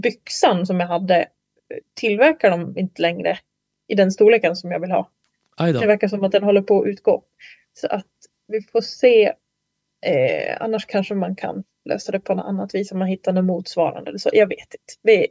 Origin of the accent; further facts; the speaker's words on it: Dalarna County, Sweden; jag är ju uppväxt i Dalarna, och då hade vi Falukuriren hemma när jag var barn